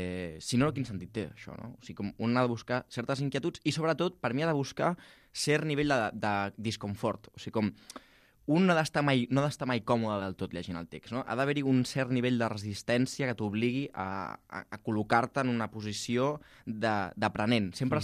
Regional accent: Catalonia, Spain; Jo soc del Baix Llobregat. Ja n'hi ha prou.

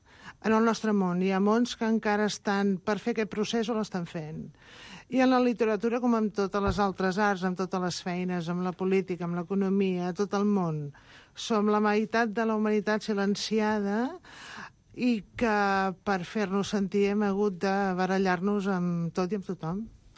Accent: Barcelona, Catalonia, Spain; jo sóc de Barcelona

